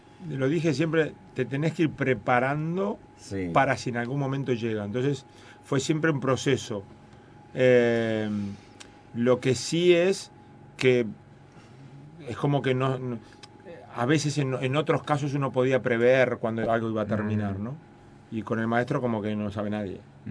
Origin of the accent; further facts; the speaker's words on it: Uruguay; nos representa como uruguayos.